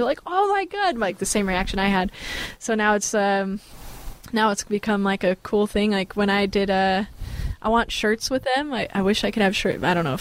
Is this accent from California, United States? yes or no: yes; California, United States; if I choose this one, I have to spell it B-A-Y, because I'm from the Bay Area.